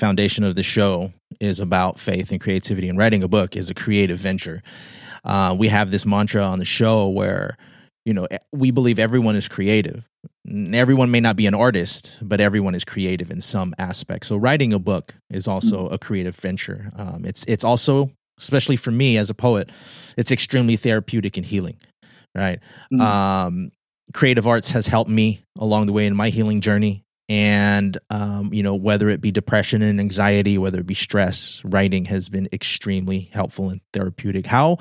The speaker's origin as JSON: {"language": "English", "country": "Guam", "tie": "born there", "said": "You know, and I'm also, you add to the mix, I was born on Guam. So, I mean, am I Filipino? Am I Pacific Islander?"}